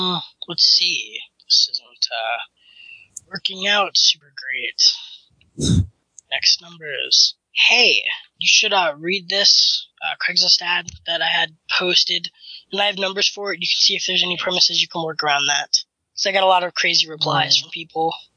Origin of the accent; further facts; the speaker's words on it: California, United States; No. We're from California, actually.